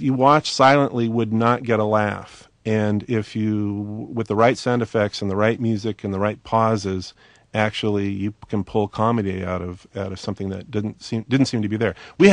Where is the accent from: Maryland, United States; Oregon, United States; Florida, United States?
Oregon, United States; Portland; Krusty was based on a TV show clown. Who I grew up with in Portland, Oregon, named Rusty Nails.